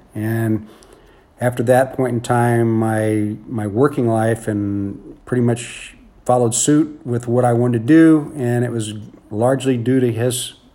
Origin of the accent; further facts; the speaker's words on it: San Antonio, Texas, United States; And then as growing up in San Antonio, I guess is the rest of my childhood memories